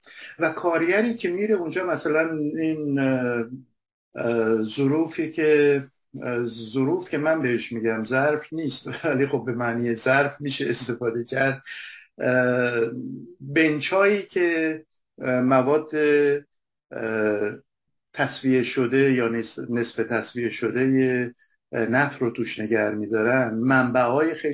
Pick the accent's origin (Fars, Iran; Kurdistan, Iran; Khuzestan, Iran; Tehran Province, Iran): Khuzestan, Iran; Abadan; من کودکیم رو توی آبادان گذروندم و تا حدود سالای اول دبیرستانم و آبادان بودم و میدونم که گرما یعنی چی